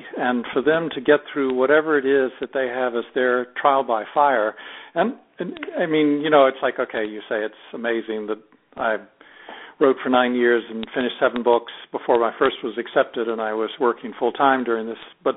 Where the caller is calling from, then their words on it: England, United Kingdom; I'm actually calling from England for this.